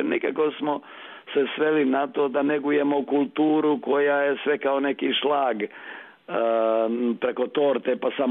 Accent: Republika Srpska, Bosnia & Herzegovina; ANUS tamo kod nas u Republici Srpskoj

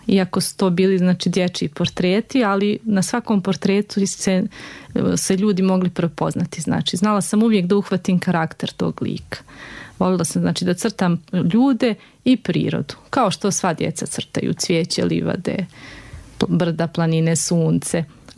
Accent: Kalinovik, Republika Srpska, Bosnia & Herzegovina; Ja sam odrasla u Kalinoviku.

